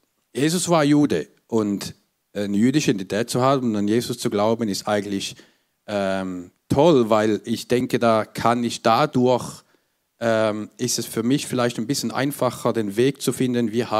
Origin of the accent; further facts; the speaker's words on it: Switzerland; wie ihr wahrscheinlich von meinem Akzent hört, ich bin im Zentrum der Welt aufgewachsen, in der Schweiz.